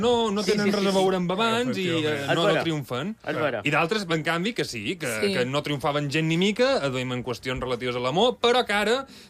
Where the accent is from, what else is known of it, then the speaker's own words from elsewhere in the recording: Marratxí, Balearic Islands, Spain; de Marratxí